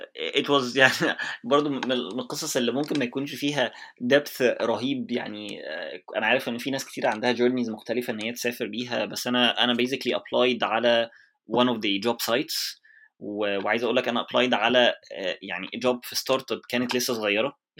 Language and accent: Arabic; Egypt; there is a bigger maturity في building startups عن اللي موجود عندنا في مصر. انا كنت already اشتغلت في مصر في اكتر من startup